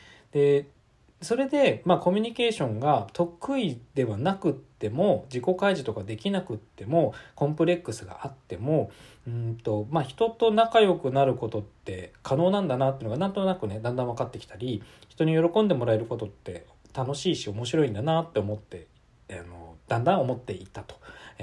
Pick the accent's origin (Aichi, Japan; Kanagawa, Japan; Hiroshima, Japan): Kanagawa, Japan; born there; also born or lived in Tokyo; 私は今千葉県に住んでおります。で、以前は神奈川県で生まれて東京都にも住んでいたこともあって、今千葉っていう感じですね。43歳の男です。